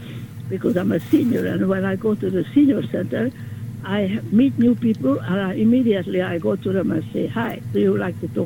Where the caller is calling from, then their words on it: New York City, New York, United States; I'm calling from New York City, Lower East Side.